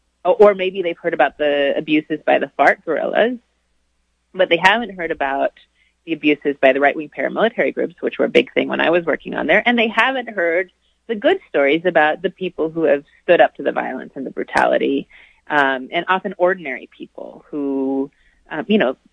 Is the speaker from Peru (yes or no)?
yes; Peru; Well, I love Peru. It was, when I was growing up, a very poor country, a country that was struggling with an internal war.